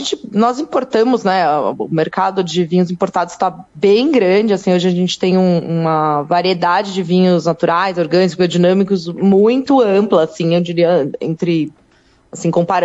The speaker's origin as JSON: {"language": "Portuguese", "region": "São Paulo", "country": "Brazil", "said": "Olha, eu moro no sul, né? Mas eu sou de São Paulo"}